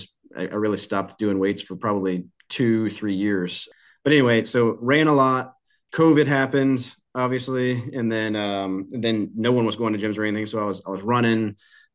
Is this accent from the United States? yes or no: yes; Newport News, Virginia, United States; So I grew up in Newport News. I went to college at Christopher Newport University and then, yeah, found this job coming out of college.